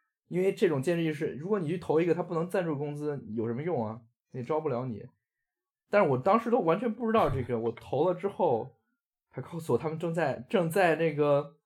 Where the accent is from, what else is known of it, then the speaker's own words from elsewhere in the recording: China; 作为一个中国人，他们也知道浪费这个时间吧